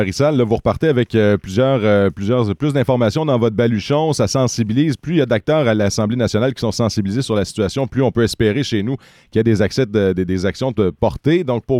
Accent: Maniwaki, Quebec, Canada; par exemple chez nous à Maniwaki, où on a un hôpital

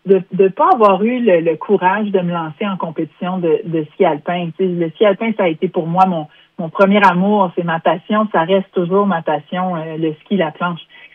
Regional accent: Quebec, Canada; j'ai grandi dans la région, j'ai grandi au Mont-Sainte-Marie

